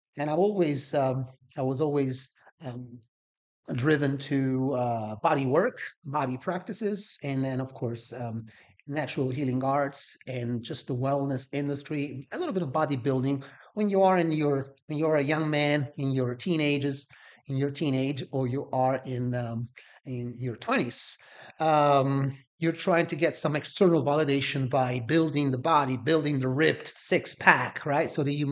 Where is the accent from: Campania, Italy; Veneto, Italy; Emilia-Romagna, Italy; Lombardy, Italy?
Campania, Italy; Salerno; And growing up in Salerno, also, I am a drummer.